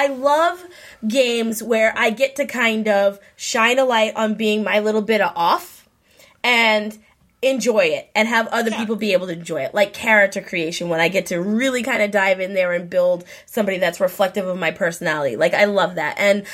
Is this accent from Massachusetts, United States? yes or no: yes; Massachusetts, United States; I'm from Massachusetts. I curse like a sailor.